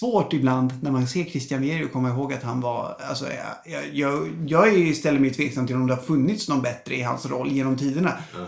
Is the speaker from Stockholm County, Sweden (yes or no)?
yes; Stockholm, Stockholm County, Sweden; Däremot så är jag född och uppvuxen här i Stockholm.